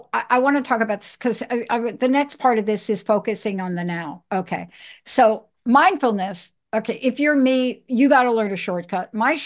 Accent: Bronx, New York, United States; I'm a girl from New York. I'm a kid that grew up on the streets in New York, in the Bronx.

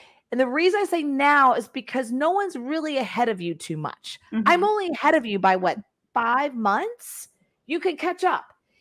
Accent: Texas, United States; But I'm from Texas, so like I know Spanish because you can't live in Texas without Spanish.

